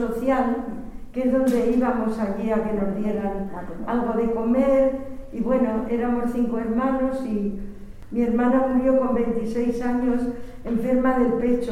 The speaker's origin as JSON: {"language": "Spanish", "town": "Torrejón", "region": "Community of Madrid", "country": "Spain", "tie": "born there", "said": "por eso nací allí en Torrejón."}